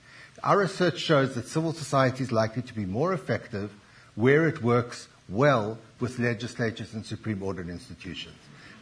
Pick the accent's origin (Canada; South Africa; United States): South Africa; To take a second example from my home country